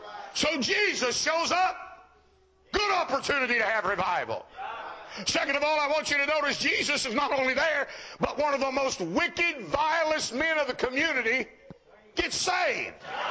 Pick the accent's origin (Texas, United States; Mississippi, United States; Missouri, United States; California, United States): Mississippi, United States; My wife's from Ohio and I'm from Mississippi.